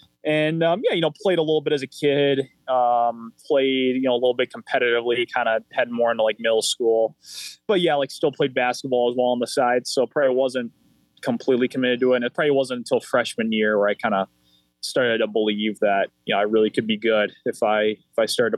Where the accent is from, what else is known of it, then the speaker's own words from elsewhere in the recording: Minnesota, United States; to be able to represent my home state, wear the maroon and gold, and stay home and kind of give Minnesota everything I have to offer.